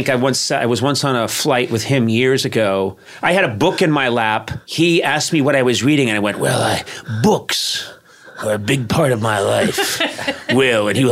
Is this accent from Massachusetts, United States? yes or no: yes; Boston, Massachusetts, United States; I grew up in Boston.